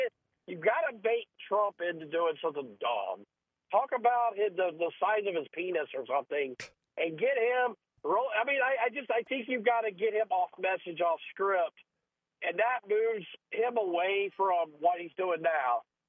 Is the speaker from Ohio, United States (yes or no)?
no; Alabama, United States; It's people like where I grew up in Alabama that ruined it for.